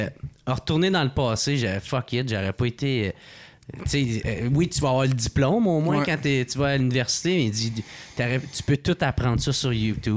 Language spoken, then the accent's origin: French; Gatineau, Quebec, Canada; petit gars de Gatineau, esti. Ah, je trouve ça nice. C'est ça, les deux, on vient de Gatineau, on vient de ce coin-là.